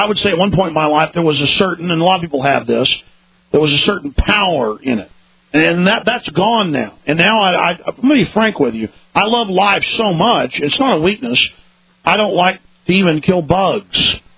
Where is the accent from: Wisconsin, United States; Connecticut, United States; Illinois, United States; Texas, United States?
Texas, United States; Dallas; And I grew up in Dallas, and things were rough in the 80s.